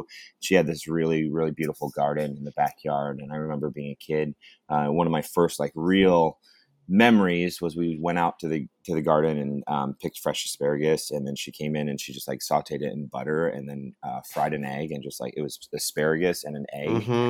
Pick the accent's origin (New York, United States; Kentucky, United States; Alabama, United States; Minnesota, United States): New York, United States; Watkins; I think, you know, growing up in Watkins, and then, you know, I went to, after I graduated high school, I moved to Ithaca and spent a lot of time in Ithaca.